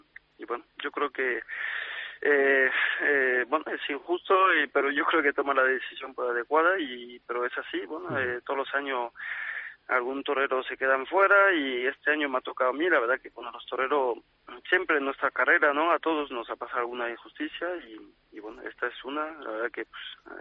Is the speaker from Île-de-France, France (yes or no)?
no; Arles, Provence-Alpes-Côte d'Azur, France; Spanish is a second language; Tengo ya varios compromisos muy muy especial y muy importante, sobre todo en mi tierra. Por ejemplo, en Arles, a fin de temporada